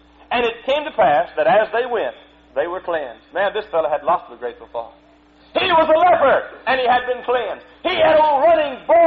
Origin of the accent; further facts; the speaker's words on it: Texas, United States; born there; I was born in Texas. I was born in a poor home, didn't have anything, still don't have anything, never have had a whole lot.